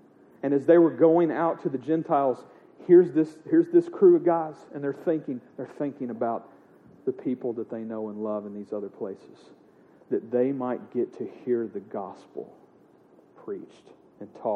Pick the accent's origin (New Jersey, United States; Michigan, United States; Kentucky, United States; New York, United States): Kentucky, United States; Princeton; now in Nashville, United States; I was from Princeton, Kentucky. It's like a nothing on the map, basically, in Western Kentucky.